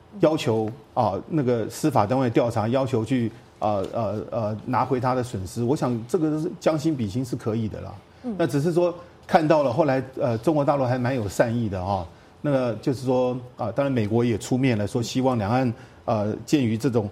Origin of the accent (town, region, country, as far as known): Taiwan